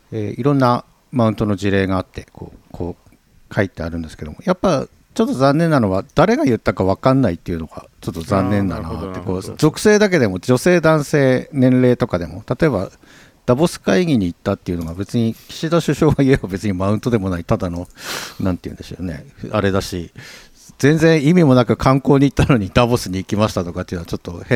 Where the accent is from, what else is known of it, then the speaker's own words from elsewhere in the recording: Tohoku, Japan; まあ私東北人なんで思ったりも。